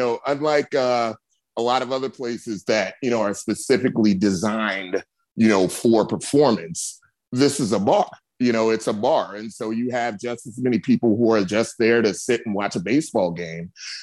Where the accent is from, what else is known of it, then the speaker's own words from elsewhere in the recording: Cleveland, Ohio, United States; now in Los Angeles, United States; No, I'm not. I'm from Cleveland, Ohio.